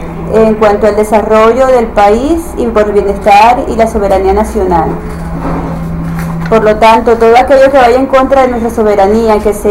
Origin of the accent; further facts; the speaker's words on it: El Tigre, Anzoátegui, Venezuela; es como la remembranza de mi lugar de origen. Yo soy del Tigre, estaba en Suárez, y el escuchar música venezolana me hace rememorar todo lo que fue mi infancia.